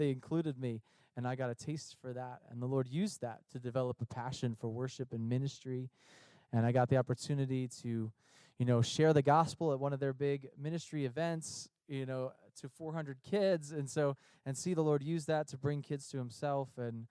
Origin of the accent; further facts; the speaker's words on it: Canonsburg, Pennsylvania, United States; Cecil Alliance Church is where I grew up, because that was much closer to where we lived. I grew up in Canonsburg, Pennsylvania, just outside of there.